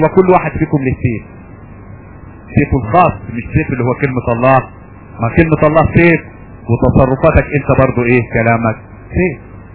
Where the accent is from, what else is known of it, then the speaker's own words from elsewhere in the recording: Upper Egypt, Egypt; عندنا في الصعيد يسموها الحتة الزفرة